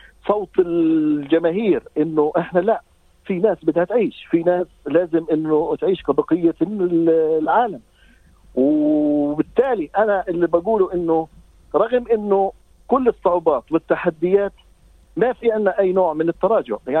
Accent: Palestine; now in Australia; أولا أنا أتكلم عن تجربتي كفلسطيني، أيضا كأسترالي موجود

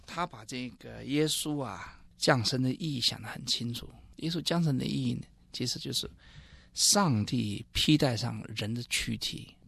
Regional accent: China

